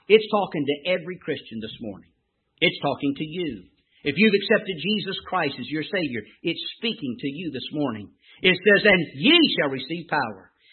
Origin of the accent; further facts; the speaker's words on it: North Carolina, United States; Now, you'll find I am from North Carolina, and so I do speak a little funny, all right? We came up here, I guess this has been about 15, 20 years ago.